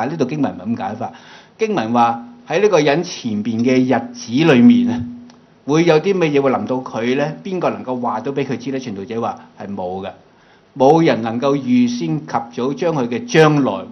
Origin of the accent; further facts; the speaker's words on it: China; 不是我们中国人说什么身后事那个身后啊